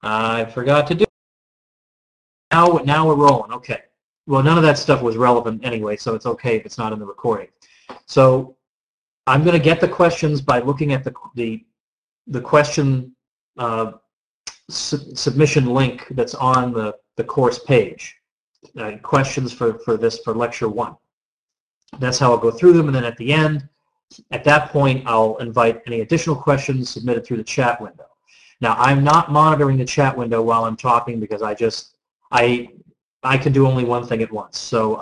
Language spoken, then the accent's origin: English; New England, United States; it's not just because I'm from New England